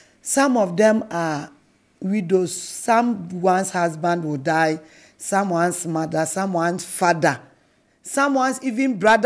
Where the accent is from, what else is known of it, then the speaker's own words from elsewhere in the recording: Kumasi, Ashanti, Ghana; also born or lived in Volta; A very nice village in the Volta region called Achiavi, that's where I'm from. But I was born and bred in Ashanti region, that is Kumasi. I'm 58 years old, a widow with three children.